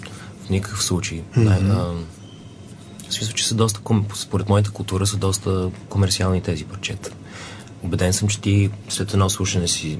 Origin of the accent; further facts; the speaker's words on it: England, United Kingdom; понеже израснах в Англия